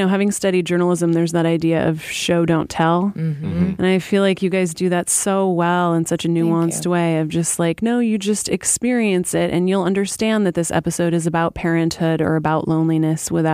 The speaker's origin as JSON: {"language": "English", "region": "Alaska", "country": "United States", "tie": "born or raised there", "moved": "yes", "lives_now": "Chicago, United States", "said": "I grew up in Alaska and I moved here and I was like, what is with this?"}